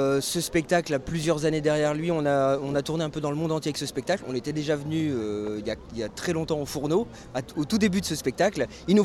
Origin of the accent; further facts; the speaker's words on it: Lille, Hauts-de-France, France; moi je suis de la région lilloise.